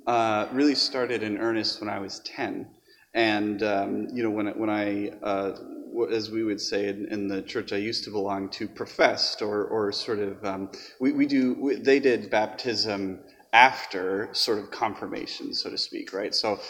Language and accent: English; Ketchikan, Alaska, United States; And so I'm from Ketchikan, Alaska, and I've lived there for 15 years as he was leaving the Coast Guard and as he retired.